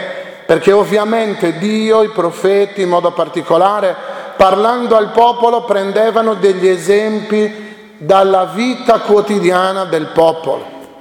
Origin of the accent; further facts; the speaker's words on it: Sardinia, Italy; ma noi siamo sardi